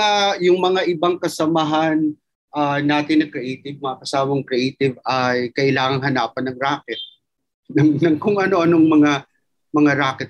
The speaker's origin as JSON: {"language": "Tagalog", "region": "Eastern Visayas", "country": "Philippines", "said": "sapagkat ako ay taga Samar"}